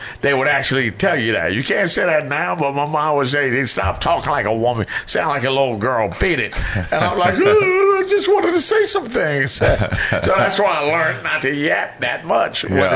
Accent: Philadelphia, Pennsylvania, United States; like I said, I'm from Philly. In Philly, we work out.

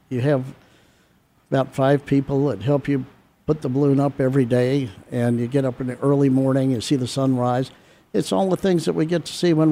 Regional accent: Phoenix, Arizona, United States; Yes, I grew up in Arizona. Grew up in Phoenix at 28th Street and Osborne on a small farm.

